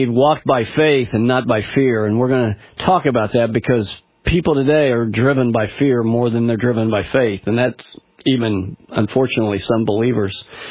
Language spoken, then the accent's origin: English; Tulsa, Oklahoma, United States; I am originally from Tulsa, Oklahoma. Kathy and I both are from Oklahoma, and that's where we met at 4 years of age in church.